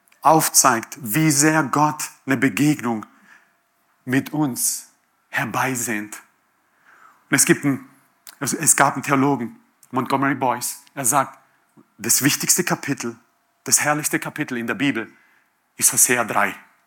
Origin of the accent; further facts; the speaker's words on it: Croatia; Ich bin in einer patriarchalischen Gesellschaft aufgewachsen als Kroate.